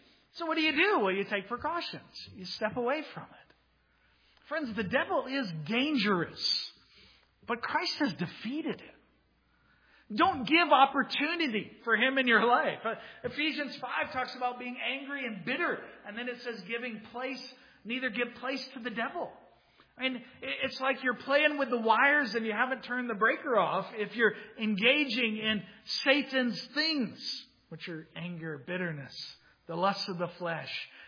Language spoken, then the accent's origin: English; Georgia, United States; I grew up in South Georgia where we have thunderstorms and lightning strikes, very common.